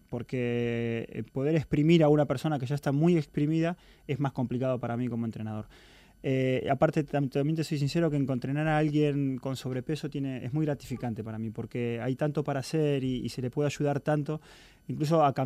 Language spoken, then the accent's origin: Spanish; Argentina; pero yo soy argentino y en Argentina nos decimos